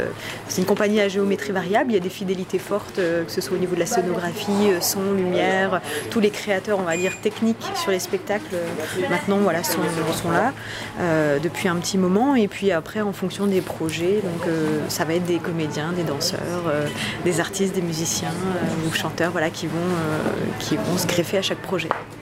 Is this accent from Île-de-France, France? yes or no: no; Épinal, Grand Est, France; je suis originaire d'Épinal. Ouais, je suis née à Épinal, j'ai fait ma scolarité là-bas. Je suis venue à Nancy aussi faire 2 ans d'études à l'université de lettres.